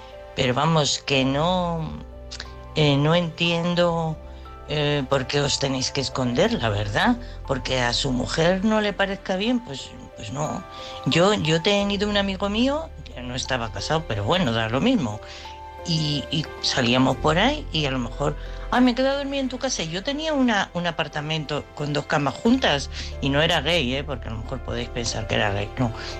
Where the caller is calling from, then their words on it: Madrid, Community of Madrid, Spain; de Madrid.